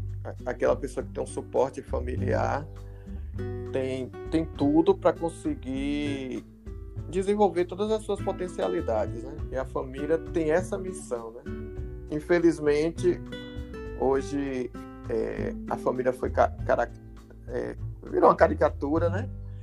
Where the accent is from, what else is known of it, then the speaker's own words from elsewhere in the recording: Feira de Santana, Bahia, Brazil; Meninos que moram em bairros aqui periféricos de Feira de Santana, que eu sou da cidade de Feira de Santana, na Bahia.